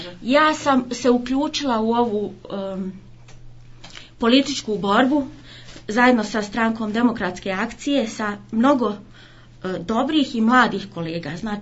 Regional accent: Vareš, Federation of Bosnia and Herzegovina, Bosnia & Herzegovina; moved away; also born or lived in Germany; rođena sam u Varešu, odrasla u Varešu, išla u srednju školu u Varešu, to je bila tadašnja dobra škola, mašinska, tehnička škola

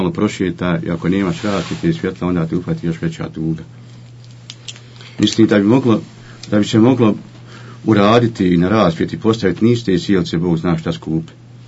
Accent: Vareš, Federation of Bosnia and Herzegovina, Bosnia & Herzegovina; evo kao odakle ja dolazim iz Vareš Majdana

